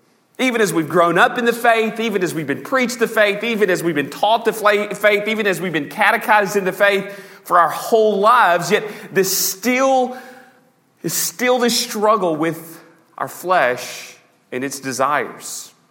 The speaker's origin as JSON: {"language": "English", "region": "Arkansas", "country": "United States", "tie": "born or raised there", "said": "Dad was a deacon at our local church growing up in South Arkansas. And we grew up in very much a, for a non-pastor's home, it was very much pastor-like."}